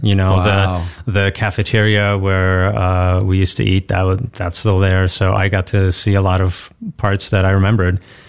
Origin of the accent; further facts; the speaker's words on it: Wrocław, Lower Silesian Voivodeship, Poland; I started in Poland in my hometown, Wrocław, first.